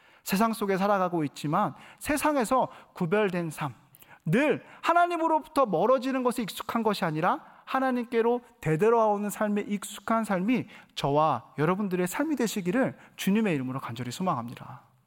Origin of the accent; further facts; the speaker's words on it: Paju, Gyeonggi Province, South Korea; 제가 어린 시절 보냈던 지역은 경기도 파주입니다.